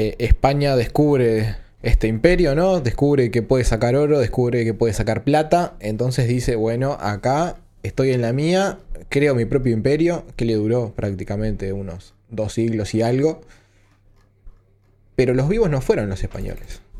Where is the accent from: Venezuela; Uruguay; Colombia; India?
Uruguay; yo no soy europeo, yo soy uruguayo, Yo soy de tu mismo continente.